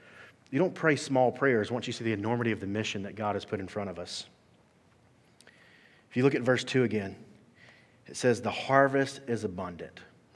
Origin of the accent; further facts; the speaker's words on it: Alabama, United States; I grew up in South Alabama. I grew up in a small town that I don't even really tell people about. I grew up in a town that there was more livestock than people, and that's not a joke.